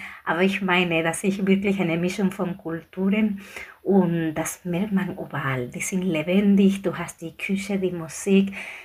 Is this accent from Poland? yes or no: no; Spain; Und ihr weiß schon, wir Spanier, wir essen gerne.